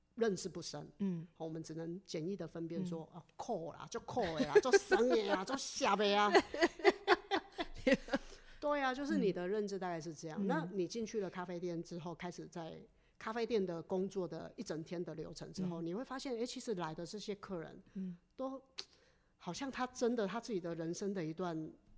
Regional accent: Chiayi, Chiayi County, Taiwan; 我不是。 你是？ 我是嘉义人。

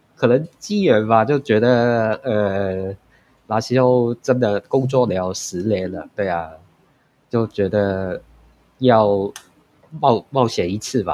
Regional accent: Hong Kong; 一个孤儿，对，所以我都不知道自己从哪里出生，但是从小都生活在香港，对，在一个寄养家庭长大，之后就生活到16岁，之后就自己搬出来

